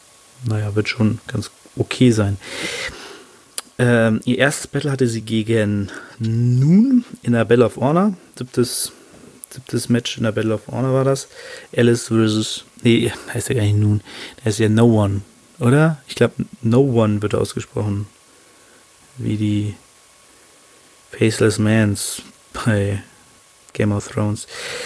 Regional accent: Hanover, Lower Saxony, Germany; aus Hannover, meiner Heimatstadt, und wo ich auch sende, sage ich mal

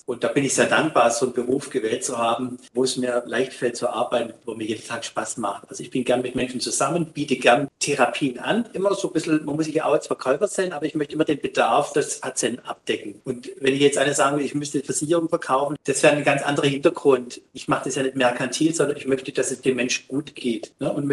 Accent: Baden-Württemberg, Germany; born there; accent: Swabian; ich bin sogar richtig hier verwurzelt. Ich bin in Battlern geboren. Ich kann schon Schwäbisch. Ich versuche es immer so ein bisschen zu unterdrücken, dass es nicht ganz so breit wird.

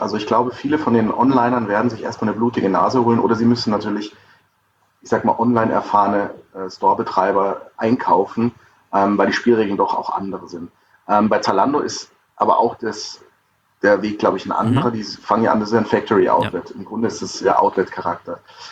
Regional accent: Mannheim, Baden-Württemberg, Germany; Ich komme aus Mannheim, da geht es ja noch ganz gut.

